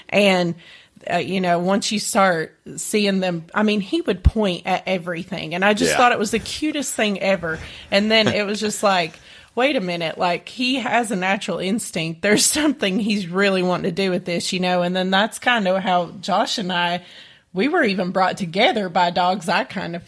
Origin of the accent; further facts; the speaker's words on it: Tennessee, United States; moved away as an adult; So I grew up in East Tennessee.